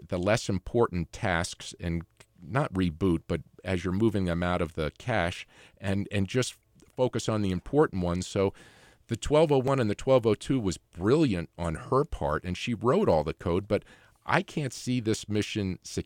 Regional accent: Boston, Massachusetts, United States; I'm from Boston, so we are certainly well aware of Margaret Hamilton

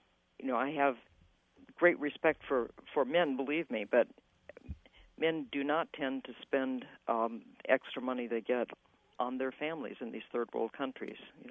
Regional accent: Denison, Iowa, United States; Well, I'm very proud of my Iowa roots. I was born and raised in Denison, and we still own a farm in Iowa, my husband and I, and visit often.

